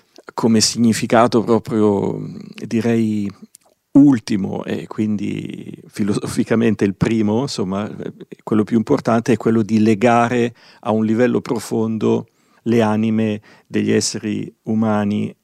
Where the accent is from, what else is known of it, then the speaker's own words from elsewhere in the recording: Milan, Lombardy, Italy; io sono milanese